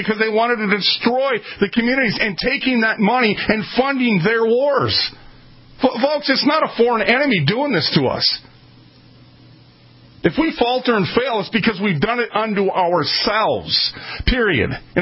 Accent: Minneapolis, Minnesota, United States; I'm from North Minneapolis.

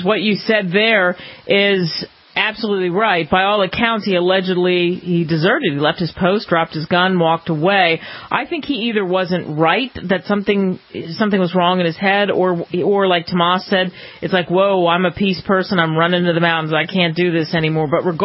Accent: New Jersey, United States; because I said I would walk back to my home state naked to New Jersey if the president was impeached

